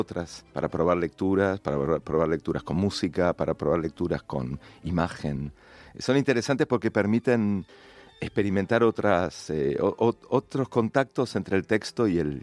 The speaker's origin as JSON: {"language": "Spanish", "region": "Buenos Aires", "country": "Argentina", "tie": "born or raised there", "also_born_or_lived": "Madrid / Paris", "said": "previo a estos tres lugares de nómade, crecí y viví en Buenos Aires, soy de la ciudad de Buenos Aires, soy porteño, como se dice."}